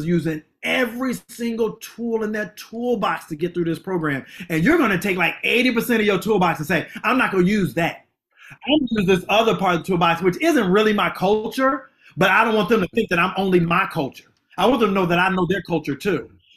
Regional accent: Kankakee, Illinois, United States; Small town called Kankakee, Illinois.

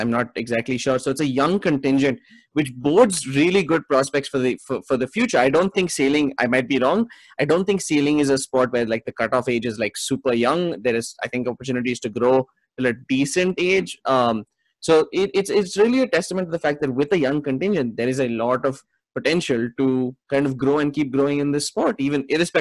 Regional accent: India; that is one that is kind of almost our strong suit as Indian Olympians.

